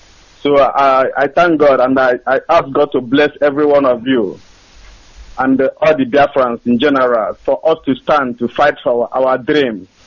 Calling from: Norway; I'm calling from Norway.

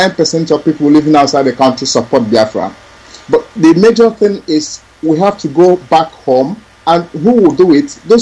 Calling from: Spain; I'm calling from Spain.

